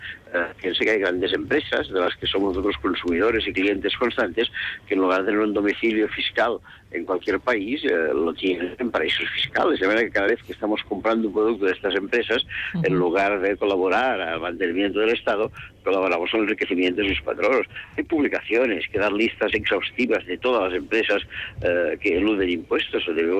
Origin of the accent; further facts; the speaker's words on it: Barcelona, Catalonia, Spain; Soy de Barcelona, sí.